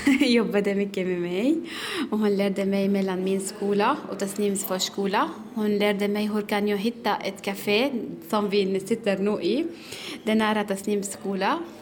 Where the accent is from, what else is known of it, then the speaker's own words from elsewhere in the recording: Syria; Swedish is a second language; now in Sweden; I mitt hemland det var svårt att jag går själv, speciellt att jag är en kvinna. I Syrien fanns det inte hjälpmedel för sin skada